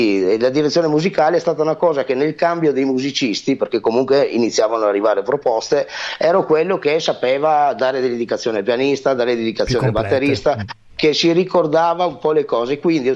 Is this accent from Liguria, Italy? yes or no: no; Friuli-Venezia Giulia, Italy; born there; nella zona dove sono nato, appunto in Friuli